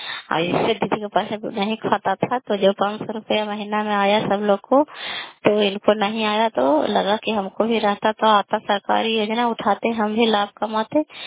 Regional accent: Kalyanpur, Bihar, India; घर कल्याणपुर वाली बेलछी पंचायत प्रखंड चंडी जिला नालंदा का निवासी हूँ।

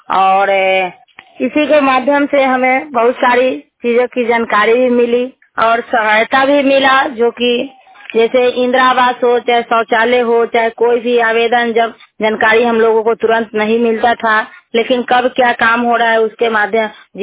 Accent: Vaishali, Bihar, India; पौरा मदन सिंह पौरा कचहरी के वैशाली जिला के रहने वाली हूँ।

